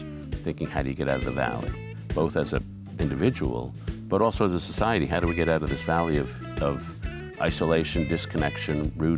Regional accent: New York City, New York, United States; Yep. I grew up sort of near Greenwich Village. I went to a place called Grace Church School, which is on 10th and Broadway, if anybody knows the Strand Bookstore in Lower Manhattan.

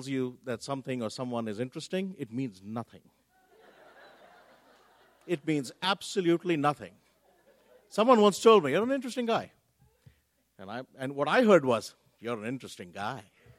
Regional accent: India; And I said, no, I'm from India.

